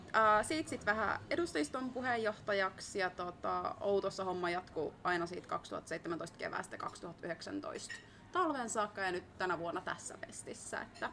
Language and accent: Finnish; Oulu, North Ostrobothnia, Finland; Mä oon itse lähtöisin Oulusta ja siellä toistaiseksi myöskin asustelen.